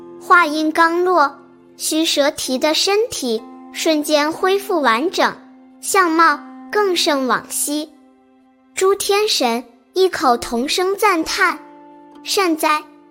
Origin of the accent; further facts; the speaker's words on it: China; 我们中国人讲孝亲尊师这四个字